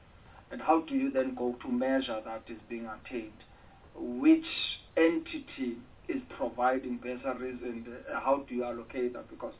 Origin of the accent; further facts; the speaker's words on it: South Africa; I'm certain that being a South African woman, I would not want to see her excluded of a opportunity of that manner.